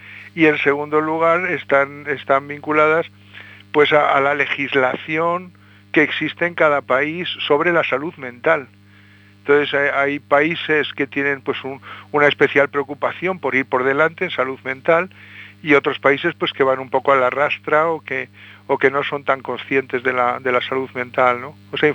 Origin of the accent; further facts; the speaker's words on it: Valencia, Valencian Community, Spain; born there; Pues nací en Valencia